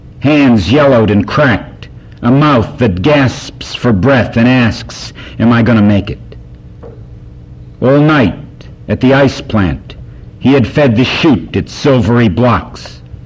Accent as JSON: {"language": "English", "town": "Detroit", "region": "Michigan", "country": "United States", "tie": "born there", "said": "And the only thing you have to know is that I am an identical twin and that I was born in Detroit."}